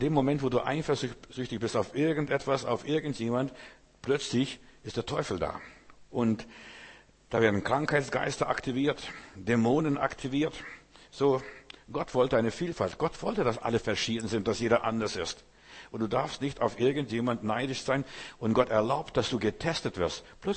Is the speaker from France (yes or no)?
no; Russia; German is a second language; now in Germany; Wir haben in unserem Lesebuch drüben in Russland, wo ich herkomme, ein schönes Bild gehabt